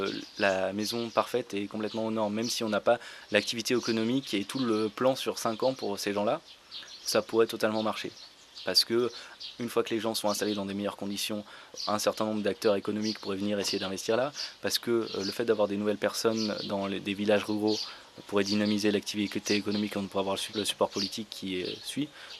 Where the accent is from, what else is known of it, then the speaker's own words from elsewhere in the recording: Marseille, Provence-Alpes-Côte d'Azur, France; j'ai 24 ans, je suis ingénieur, toujours étudiant à l'école polytechnique, je suis originaire du sud de la France, de Marseille.